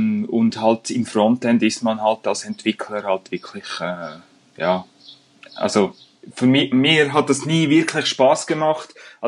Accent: Aarau, Aargau, Switzerland; ich bin aus der Schweiz, komme aus Aarau, ein kleines Städtchen in Zentralschweiz sozusagen.

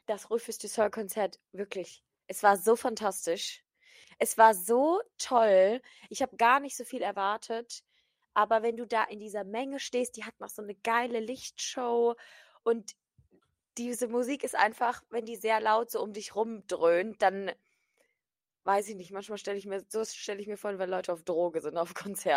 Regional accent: Germany; Dann war so, aus welchem Land kommst du? Und ich gesagt, ich bin wirklich eine deutsche Kartoffelmaus.

